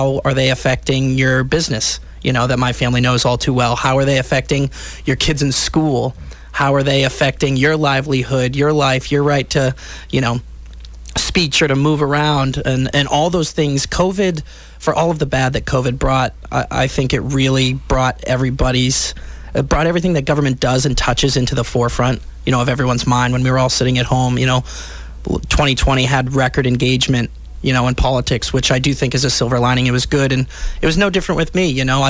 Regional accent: Hanson, Massachusetts, United States; I grew up in Hanson, went to, Indian Head, McQuan, Hanson Middle Schools before going on to BC High. In Dorchester.

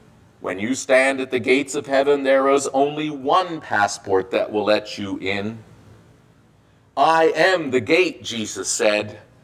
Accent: United States; my American passport. It's essential that I keep my passport with me so that I can get back into my home country.

